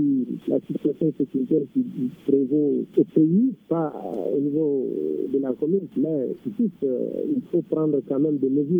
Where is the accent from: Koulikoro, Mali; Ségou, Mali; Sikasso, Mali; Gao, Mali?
Gao, Mali; Je venais de la région de Gao